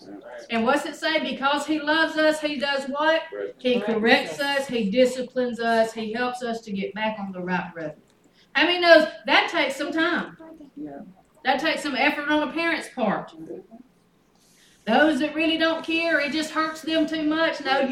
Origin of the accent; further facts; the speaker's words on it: United States; I live in America. I'm an American.